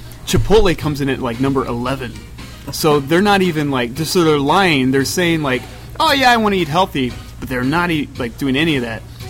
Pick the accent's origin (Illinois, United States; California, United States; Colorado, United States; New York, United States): Illinois, United States; Rushville; I'm originally from, I'm from a place where it's on the way to nowhere. Oh, yeah. It's called Rushville, Illinois.